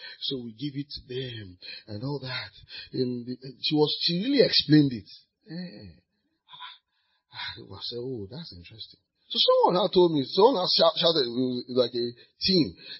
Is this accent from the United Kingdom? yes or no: no; Osasa, Nigeria; English is a second language; I know I'm from Osasa, Nigeria, but I still know.